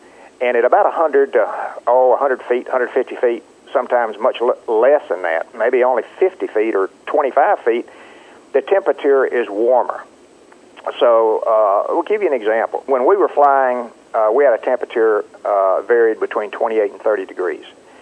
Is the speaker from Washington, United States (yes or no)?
no; Florida, United States; when I was growing up in Florida and working in citrus